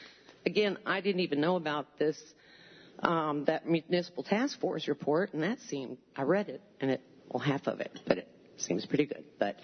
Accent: Ithaca, New York, United States; I'm from Ithaca.

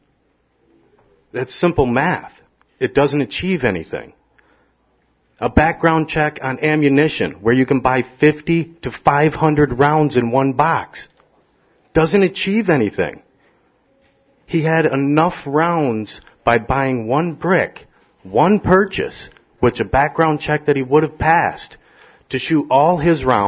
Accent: Newfield, New York, United States; from Newfield.

